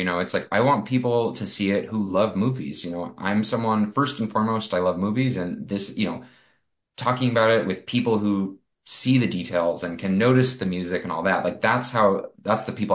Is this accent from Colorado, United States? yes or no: yes; Denver, Colorado, United States; Denver's my hometown, so we had some urgency to do it there because of the Esquire Theater's closure